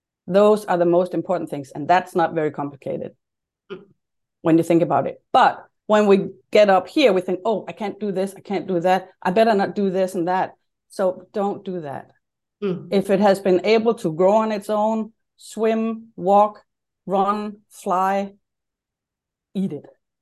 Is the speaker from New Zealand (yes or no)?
no; Lemvig, Central Denmark Region, Denmark; English is a second language; moved away as an adult; now in United States; Started my health food store in my hometown, Lemvig, in the western part of Denmark, and sold that one before we moved to the States.